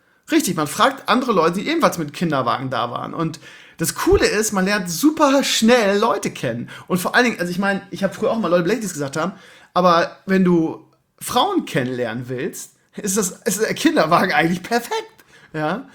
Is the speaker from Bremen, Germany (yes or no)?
yes; Bremen, Germany; ich bin ja Bremer